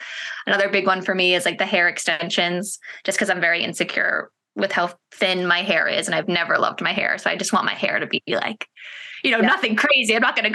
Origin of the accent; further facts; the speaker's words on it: East Coast, United States; we're getting married in California and we're both from the East Coast.